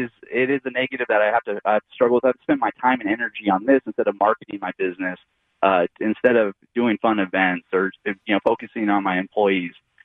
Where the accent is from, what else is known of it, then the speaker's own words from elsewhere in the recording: Washington, United States; I grew up in Eastern Washington, went to University of Washington, graduated about 15 years ago with finance and accounting degrees.